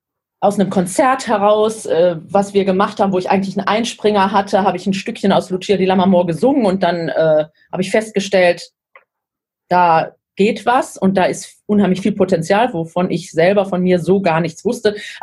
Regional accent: Lower Saxony, Germany; born there; ich bin ja in Niedersachsen geboren. Der größte Teil meiner Familie lebt circa eine Autostunde von Hannover entfernt, immer noch. Ich lebe inzwischen auch wieder da, also bin auch nicht weit weg von Hannover

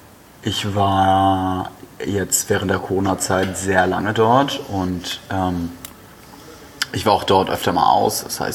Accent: Flensburg, Schleswig-Holstein, Germany; Und ich komme ja aus einer norddeutschen Stadt. Also ursprünglich komme ich aus Flensburg.

